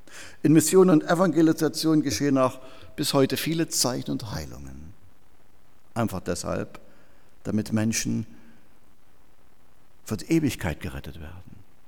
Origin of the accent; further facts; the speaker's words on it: Pößneck, Thuringia, Germany; Lebendige Christen der landeskirchlichen Gemeinschaft in Pößneck, meiner alten Heimat.